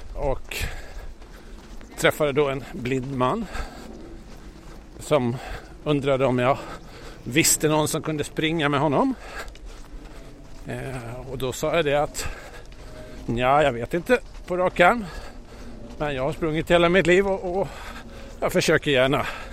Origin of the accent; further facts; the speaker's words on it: Gotland, Sweden; now in Stockholm, Sweden; Jag kommer från Gotland från början och jag är egentligen, det är min huvudbas. Men jag är ju i Stockholm 300 dagar om året i alla fall.